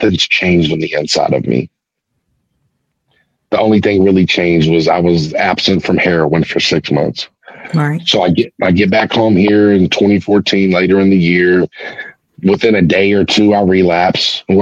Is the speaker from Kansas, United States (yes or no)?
no; West Virginia, United States; I also grew up in West Virginia, and I've spent more time in a tent in LA than I ever have in the state of West Virginia.